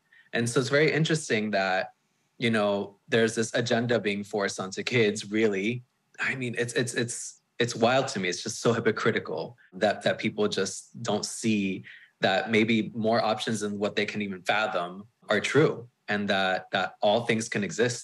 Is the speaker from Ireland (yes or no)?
no; Venezuela; now in United States; I told you my parents are immigrants, but I grew up in Venezuela. That's where I grew up, in South America. And then shortly after, we moved to Florida.